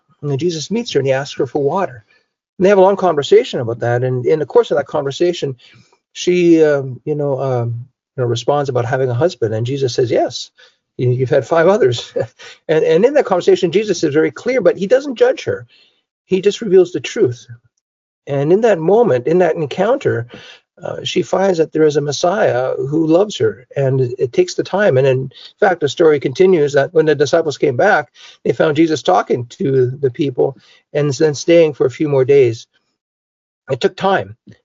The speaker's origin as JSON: {"language": "English", "country": "Canada", "said": "I'm French Canadian, so I'm very good at doing that."}